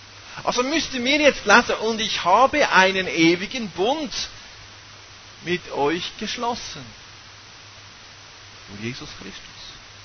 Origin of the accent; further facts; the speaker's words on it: Norway; Ich bin halt Norweger, versteht ihr?